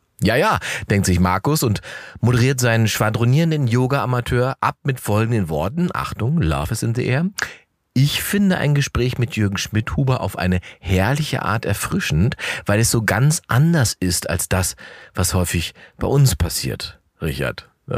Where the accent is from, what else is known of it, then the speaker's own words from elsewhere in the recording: East Germany, Germany; Und da mische ich mich als Ossi gerne mal mit ein, denn wir Ossis sind schon zu allem erklärt worden.